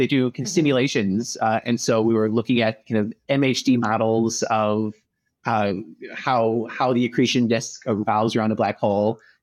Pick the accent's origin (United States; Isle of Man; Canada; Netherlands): United States; Chicago, Illinois; So I grew up in Chicago and did my undergrad at the University of Illinois.